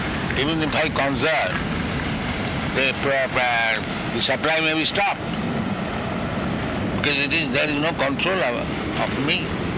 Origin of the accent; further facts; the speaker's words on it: India; Who says India is starving? You are saying. I am Indian, I don't say.